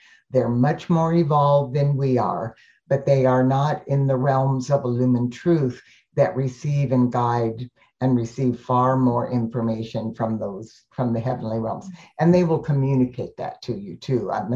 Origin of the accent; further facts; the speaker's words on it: Tucson, Arizona, United States; And this was a class that I had, in my hometown of Tucson, Arizona, and a series of seven Monday nights, a series of classes.